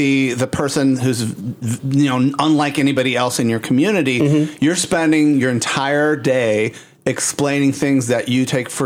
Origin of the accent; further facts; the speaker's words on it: Puerto Rico; yes, I am from Puerto Rico